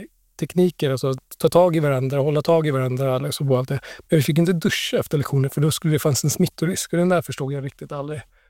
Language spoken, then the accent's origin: Swedish; Sweden; Där ser jag ju liksom orättvisorna som man inte under min uppväxt upplevde i Sverige på samma sätt.